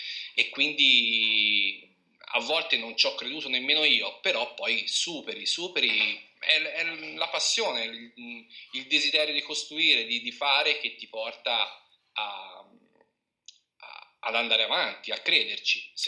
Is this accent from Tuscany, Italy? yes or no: yes; Tuscany, Italy; in provincia di Livorno